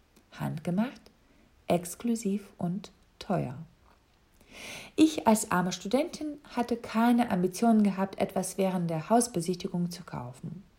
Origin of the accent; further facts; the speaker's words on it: Russia; also born or lived in USSR; Aufgewachsen in der UdSSR und später in Russland, in der Perestroika-Zeit, in der Familie der armen Intelligenz, ich wusste ganz genau mit meinen 24 Jahren, gute Parfums passen nicht in mein Budget.